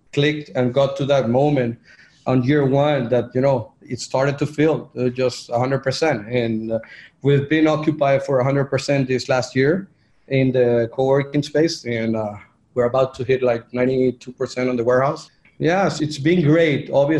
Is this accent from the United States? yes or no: no; Venezuela; English is a second language; because we come from Venezuela out of town.